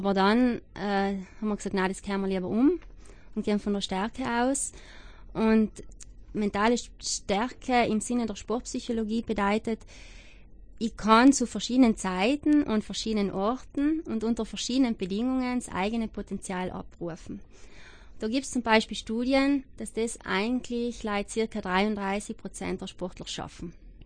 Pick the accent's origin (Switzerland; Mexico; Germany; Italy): Italy; South Tyrol; Bei uns in Südtirol sind wir da noch ein paar Schritte hinten.